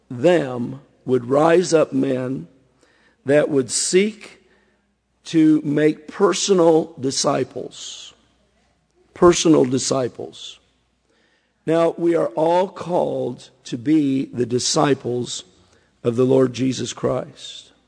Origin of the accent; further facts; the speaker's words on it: Iowa, United States; I grew up in Iowa, farm country, and our home church that I grew up in, Sunday night service began at 7:30.